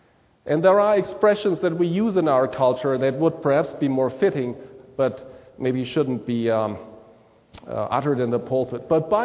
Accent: Germany; Well, I have seen it when I grew up in Germany.

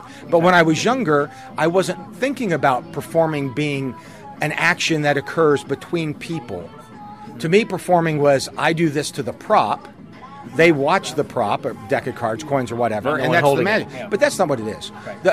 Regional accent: Kentucky, United States; I grew up in Kentucky, but the guys I hung out with, Mike Woodward and Paul Emick and all those guys, they would always go down to Gatlinburg.

